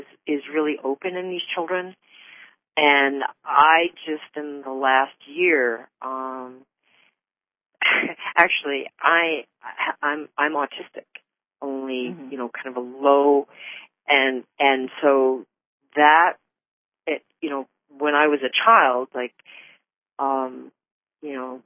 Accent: New York City, New York, United States; born there; I was born in New York City, and we moved because of, you know, my dad bought me a horse when I was five, and so that forced us to move from New York City to the country.

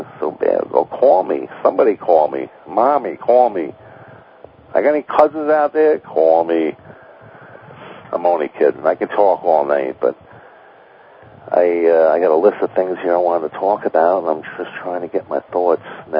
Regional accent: Catskill, New York, United States; My hometown.

